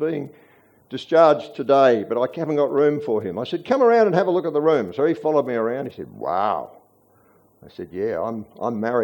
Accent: Australia; God, thank you that I'm an Aussie and you've given me this beautiful place to live.

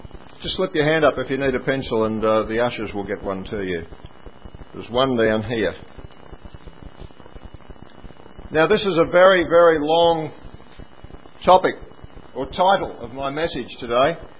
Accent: Kerang, Victoria, Australia; I was brought up in Kerrang, northern Victoria. White picket fence.

